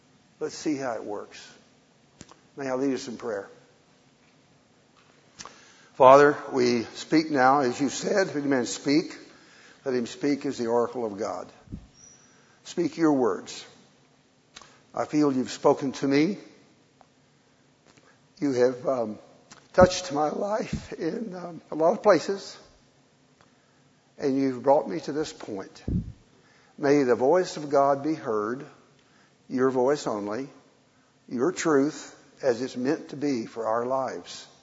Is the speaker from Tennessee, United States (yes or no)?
yes; Clarksville, Tennessee, United States; he's even willing to drive halfway to my hometown up in Clarksville